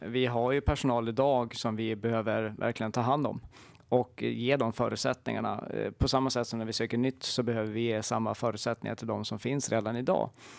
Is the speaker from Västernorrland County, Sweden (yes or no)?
no; Jämtland County, Sweden; now in Dalarna, Sweden; jag kommer ju inte härifrån, jag kommer från Jämtland.